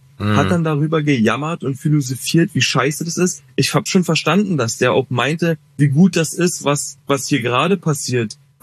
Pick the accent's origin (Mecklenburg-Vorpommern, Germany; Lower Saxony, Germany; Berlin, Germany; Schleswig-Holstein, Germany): Berlin, Germany; meine Familie kommt aus Koblenz, ich bin in Berlin groß geworden, so ich kenne nichts anderes, ich würde immer sagen, ich bin Berliner.